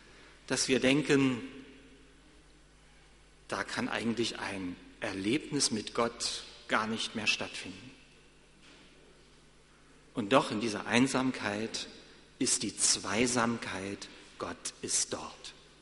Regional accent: East Germany, Germany; ich bin in Ostdeutschland groß geworden und bin in Friedensau dort zur Predigerausbildung gewesen.

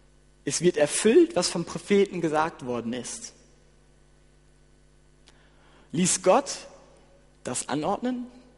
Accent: Germany; Ich komme aus Deutschland und ich lebe in Deutschland. Mein Vater ist Jugoslawe. Ich bin also ein Mischling.

